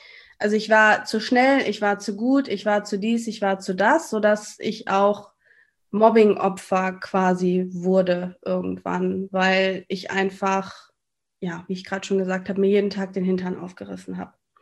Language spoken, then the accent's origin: German; North Rhine-Westphalia, Germany; das hast du schon gesagt. Ich bin 34 Jahre alt und ich komme aus NRW. Ich wohne in der Nähe von Düsseldorf, in einem kleinen Städtchen namens Willich.